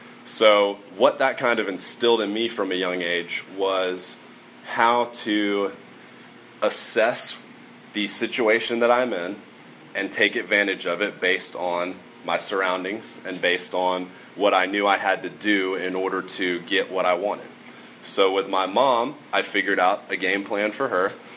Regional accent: Roswell, Georgia, United States; also born or lived in Alpharetta; I was conceived approximately 9 months before I was born here in Atlanta, Georgia. I grew up in a town called Roswell, and then subsequently moved to Alpharetta.

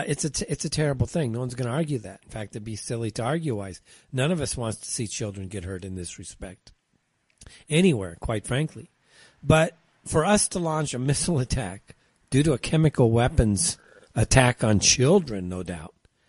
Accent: United States; now in Jordan; I'm in Jordan, of course, you guys know that. But anyways, being American, I still think of myself as being in America.

